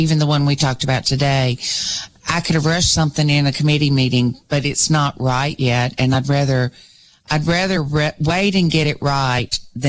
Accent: Decatur, United States; I'm from Decatur, and it does.

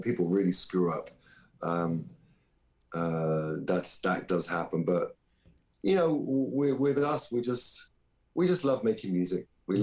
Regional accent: England, United Kingdom; I'm being so English

